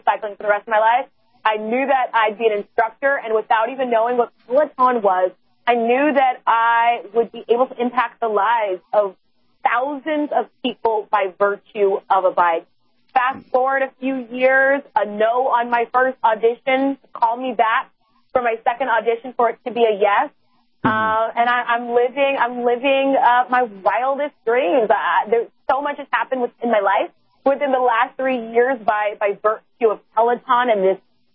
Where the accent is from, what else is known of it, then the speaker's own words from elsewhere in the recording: Houston, Texas, United States; then we've got somebody from my hometown of Houston, Texas.